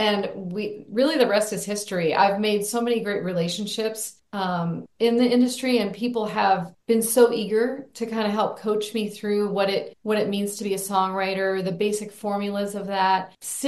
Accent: Arizona, United States; Growing up in Arizona, I would, hop on horseback on the weekends, and I would be writing songs as I was just kind of riding along and hearing the rhythm of the hooves.

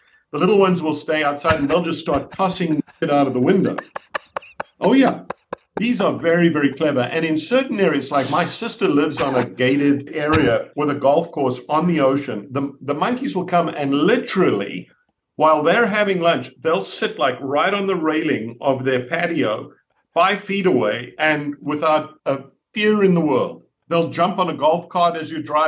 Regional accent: South Africa; One, just a blessed childhood.

